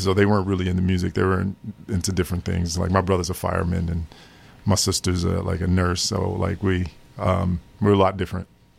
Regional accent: Madison, Wisconsin, United States; I'm just a Madison kid, man. I'm just a kid who was born and raised in Madison, Wisconsin, and just had a love for hip-hop music.

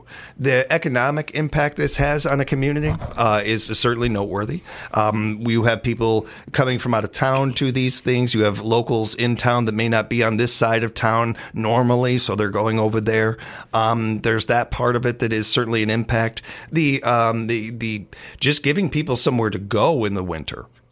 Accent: Chicago, Illinois, United States; since I was a little kid growing up in Chicago and attending farmers markets my whole life

